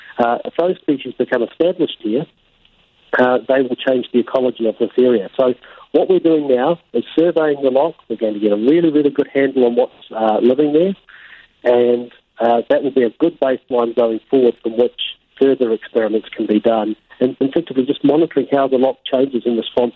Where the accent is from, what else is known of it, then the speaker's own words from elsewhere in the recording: New Zealand; I like many New Zealanders, I've got some Scottish heritage